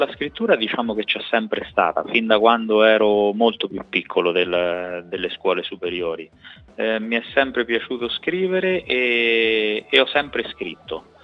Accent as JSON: {"language": "Italian", "town": "Terni", "region": "Umbria", "country": "Italy", "said": "io sono di Terni, ma di fatto reputo Bolzano, l'Alto Adige, una sorta di seconda patria"}